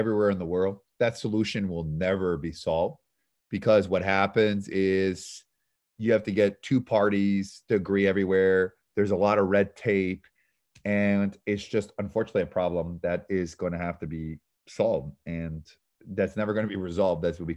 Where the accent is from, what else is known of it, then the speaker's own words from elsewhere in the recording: Canada; now in United States; I moved from Canada, the United States with nothing. I'm appreciative. If it wasn't for America, I wouldn't be where I am here today. So I appreciate to where I am from Canada, where I was born.